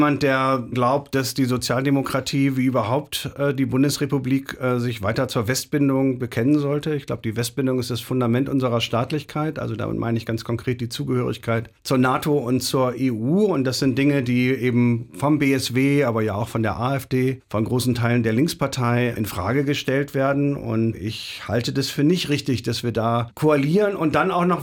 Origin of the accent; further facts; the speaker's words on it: Bremen, Germany; Also ich bin in Bremen aufgewachsen, relativ friedensbewegt in Westdeutschland